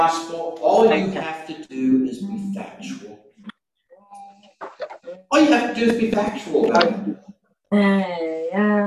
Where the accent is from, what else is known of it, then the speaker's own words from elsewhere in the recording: United States; born there; I am so glad I was born in America.